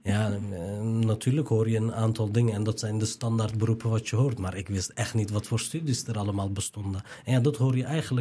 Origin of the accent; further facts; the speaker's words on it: Rotterdam, South Holland, Netherlands; Ik kom uit Rotterdam-Zuid, achterstandswijk.